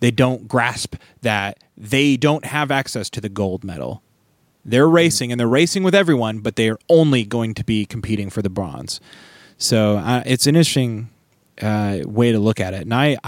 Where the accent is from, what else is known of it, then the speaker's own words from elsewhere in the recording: Pacific Northwest, United States; people talked about it because we're from the Pacific Northwest